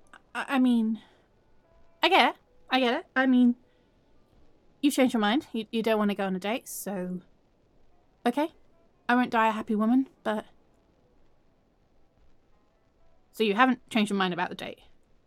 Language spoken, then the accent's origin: English; England, United Kingdom; But I like to think of it as just being really, really English, like intensely English.